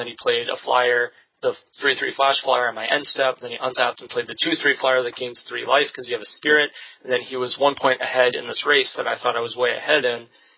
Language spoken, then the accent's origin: English; Nashville, Tennessee, United States; And I know this because that's my home turf. I grew up in Nashville. That's where I learned how to play Magic. That's where my parents live.